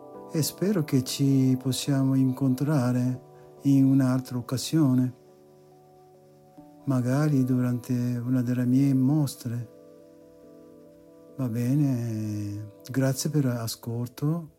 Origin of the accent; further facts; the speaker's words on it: Japan; Italian is a second language; moved away as an adult; also born or lived in Mexico; now in Milan, Italy; Sono un giapponese che è uscito dal Giappone passando per il Messico e arrivato a Milano.